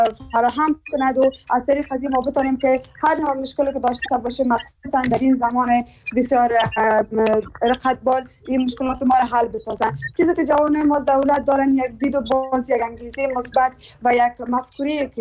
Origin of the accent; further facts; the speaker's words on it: Afghanistan; همه گی ما یک افغان هستیم، از یک افغانستان هستیم،